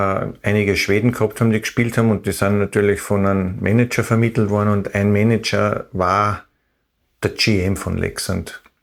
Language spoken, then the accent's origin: German; Vienna, Austria; es ist halt als kleiner Junge in Wien so weit wegzuschauen